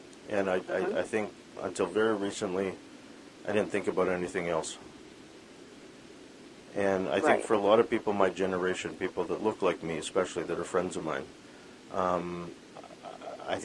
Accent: Vancouver, British Columbia, Canada; My parents are Filipino. I was born in Vancouver, lived here my whole life.

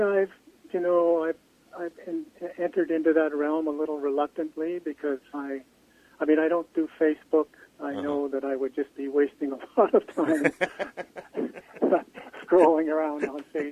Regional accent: Winnipeg, Manitoba, Canada; I grew up in Winnipeg myself

